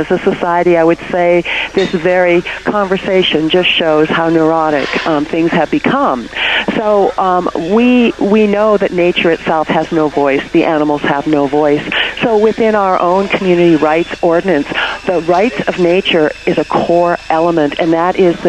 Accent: Alberta, Canada; now in United States; I'm born and raised in Alberta.

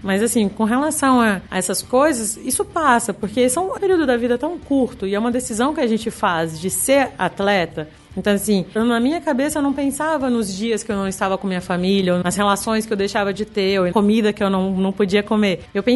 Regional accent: Brasília, Federal District, Brazil; now in Rio de Janeiro, Brazil; quando eu saí de Brasília para vir para o Rio, eu vim sozinha. Então, eu já me afastei da minha família desde então.

